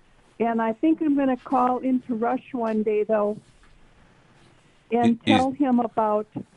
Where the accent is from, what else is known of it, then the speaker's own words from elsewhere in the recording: Minnesota, United States; But I grew up in Minnesota.